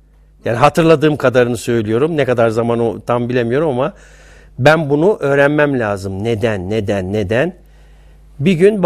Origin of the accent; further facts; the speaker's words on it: Istanbul, Turkey; born there; Ben 1953 yılında İstanbul'da dünyaya geldim. Anadan doğma görme engelliyim.